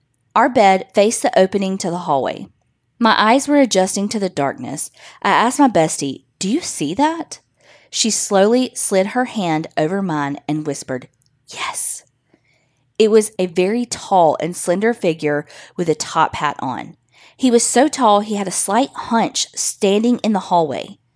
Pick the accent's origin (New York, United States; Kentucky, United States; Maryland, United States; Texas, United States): Texas, United States; I'm from Texas.